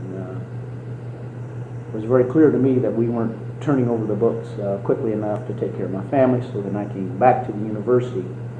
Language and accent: English; Urbana, Illinois, United States; And having been born and raised in Urbana, I knew a great deal about the people and the community.